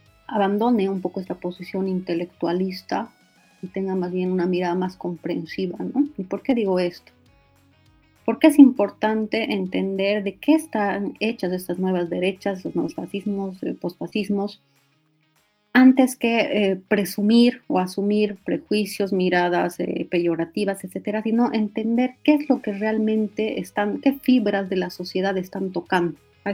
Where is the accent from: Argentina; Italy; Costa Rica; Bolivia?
Bolivia; Oruro; la orureñidad, yo también soy orureña